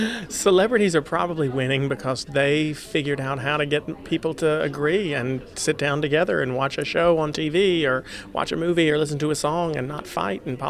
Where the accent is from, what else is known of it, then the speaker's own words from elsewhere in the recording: North Carolina, United States; I'm somebody from North Carolina who was very upset at seeing, well, not only the partisanship in Congress, but the fact that my state has been cut apart and gerrymandered so much